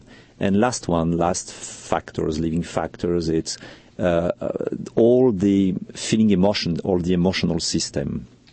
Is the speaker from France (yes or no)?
yes; France; accent: French; English is a second language; And sorry for my deep French accent, but I will try to do my best.